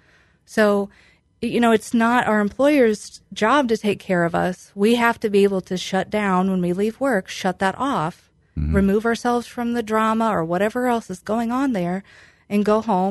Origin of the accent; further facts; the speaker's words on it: Illinois, United States; Yeah, I grew up in Stark County.